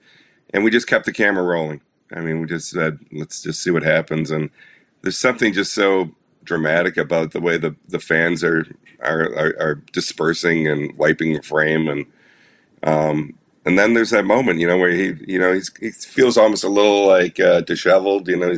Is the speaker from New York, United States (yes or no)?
no; Wisconsin, United States; I'm 60 years old. I grew up in Wisconsin and I was a Brewer fan, Bob Uecker fan.